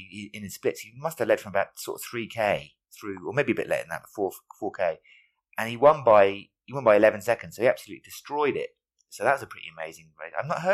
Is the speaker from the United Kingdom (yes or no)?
yes; United Kingdom; Now, she is Canadian, so it might not sound that interesting to us as a British listener.